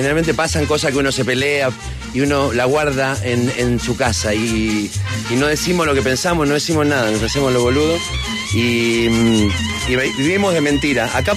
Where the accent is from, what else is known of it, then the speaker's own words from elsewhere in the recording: Chile; Como chileno me siento como lloreado, me parece.